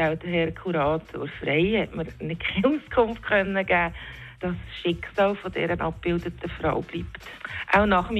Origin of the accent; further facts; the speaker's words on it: Aargau, Switzerland; ich bin dort im Seetal aufgewachsen, bin 4 Jahre lang zwingend in die Schule